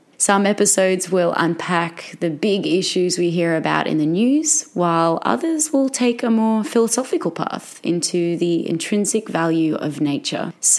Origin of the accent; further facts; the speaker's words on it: Australia; I'm an Aussie actress, a voiceover artist, and an environmental master's student.